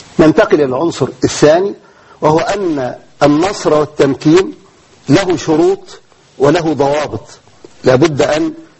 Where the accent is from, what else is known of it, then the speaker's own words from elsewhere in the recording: Egypt; بلادنا مصر